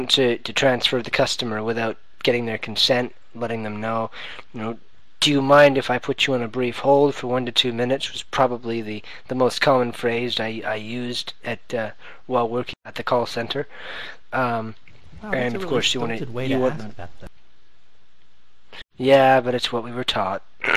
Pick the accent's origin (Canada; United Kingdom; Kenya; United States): Canada; then they can kind of gather that we're from Canada.